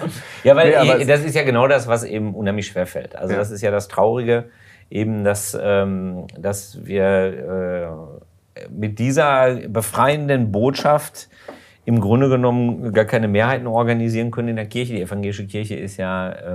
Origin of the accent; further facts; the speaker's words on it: Hamm, North Rhine-Westphalia, Germany; einer Kirche in Hamm, wo ich aufgewachsen bin